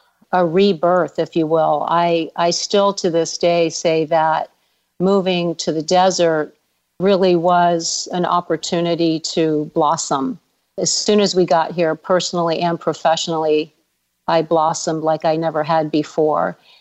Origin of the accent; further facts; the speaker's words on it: Geneva, Ohio, United States; grown since then, but I'm from Geneva, Ohio, and very proud to be a Geneva Eagle.